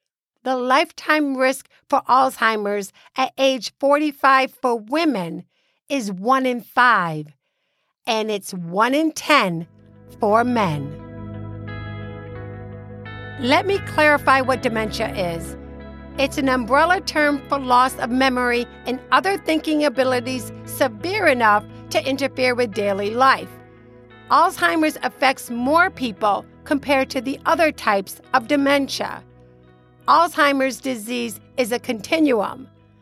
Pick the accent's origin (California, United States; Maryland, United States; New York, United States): New York, United States; representing District 24 in my home state of New York.